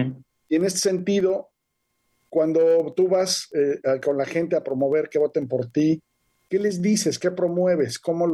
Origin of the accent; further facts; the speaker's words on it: Mexico; Tengo, por supuesto, mis reservas, como muchos mexicanos